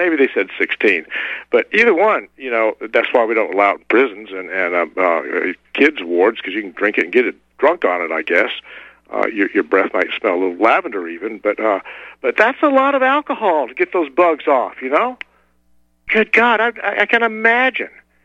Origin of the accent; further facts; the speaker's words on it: Atlanta, Georgia, United States; You know, when I was growing up in Atlanta, we called it the Communicable Disease Center.